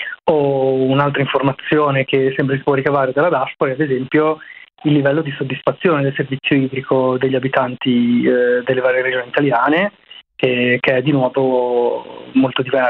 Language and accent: Italian; Albania; Italian is a second language; now in Italy; il caso albanese, non fosse altro perché è il mio paese di origine